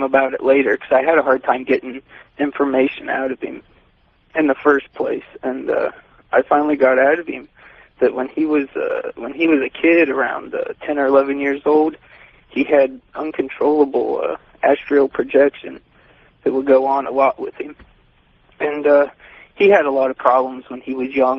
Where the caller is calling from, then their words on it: Wilmington, Ohio, United States; I'm calling from Wilmington, Ohio.